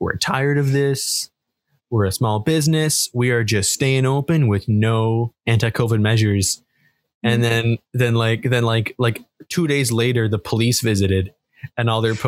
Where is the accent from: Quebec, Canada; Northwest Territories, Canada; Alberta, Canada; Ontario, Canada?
Ontario, Canada; Sarnia; I usually also do, every week I complain about my hometown for a bit. I'm from Sarnia, Ontario